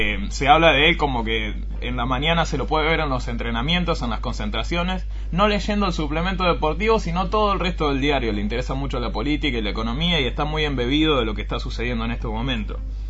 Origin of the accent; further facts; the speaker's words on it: Argentina; Me gusta saber sobre las raíces para conocer quiénes somos los argentinos.